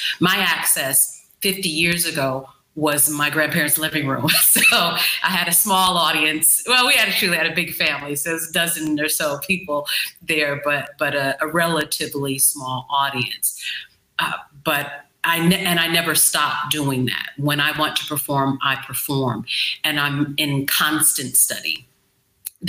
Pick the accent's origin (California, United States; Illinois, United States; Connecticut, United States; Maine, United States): Illinois, United States; Chicago; I was listed with in my hometown, Chicago, Shite Town, Southside.